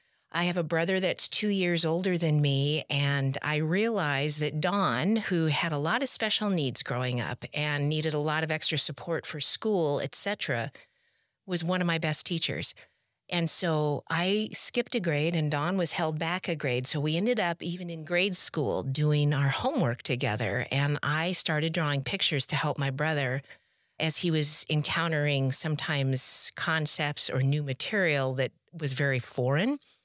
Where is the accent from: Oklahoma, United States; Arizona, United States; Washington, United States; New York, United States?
Washington, United States; also born or lived in Colorado; Well, I'm kind of from the Pacific Northwest. I was born in Colorado, moved to Washington State and stayed there for most of my life and went to school.